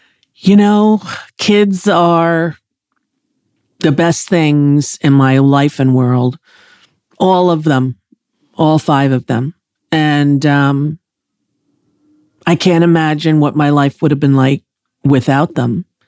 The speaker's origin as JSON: {"language": "English", "region": "New York", "country": "United States", "accent": "New York", "said": "he was horrified by my New York accent that you love so much."}